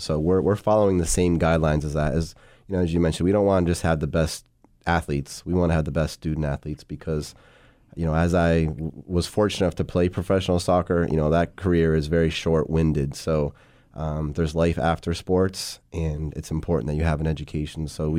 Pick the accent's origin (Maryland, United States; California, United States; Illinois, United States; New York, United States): New York, United States; Syracuse; a little bit of background information on myself is I was born and raised in New York, Syracuse to be exact